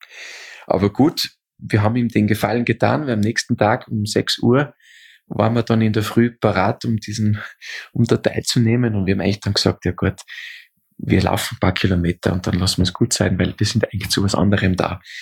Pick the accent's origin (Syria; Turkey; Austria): Austria; bei uns in Österreich sagt man diese Polterei macht, also in Deutschland würde man sagen, diesen Junggesellenabschied